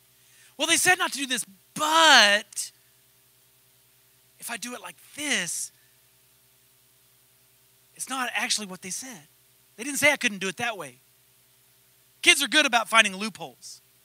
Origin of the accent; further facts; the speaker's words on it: Dumas, Texas, United States; Or if you grew up where Jeanette and I grew up in Dumas, Texas, the mascot was a demon.